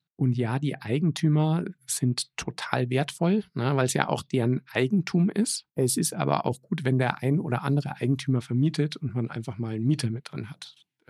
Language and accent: German; Tuntenhausen, Bavaria, Germany; in meiner Heimatgemeinde in Tuntenhausen